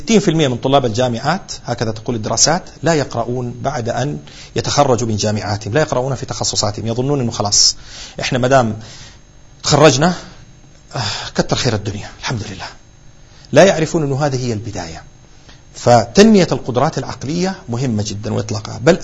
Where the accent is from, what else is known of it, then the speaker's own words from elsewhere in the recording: Saudi Arabia; روح هنا عندنا في السعودية